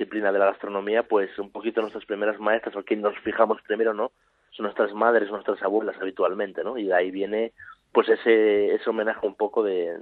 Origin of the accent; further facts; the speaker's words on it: Asturias, Spain; tenían una pastelería allí en mi pueblo, en Asturias.